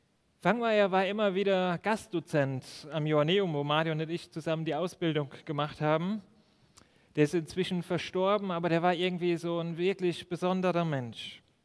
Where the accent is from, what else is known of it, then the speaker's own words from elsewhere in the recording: Burbach, North Rhine-Westphalia, Germany; Arnold war ein Mann in Burbach aus unserer Gemeinde, wo ich aufgewachsen bin.